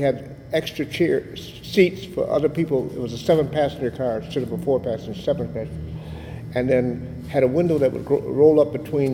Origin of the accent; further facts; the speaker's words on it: Milwaukee, Wisconsin, United States; Okay, I was born in Milwaukee at the county hospital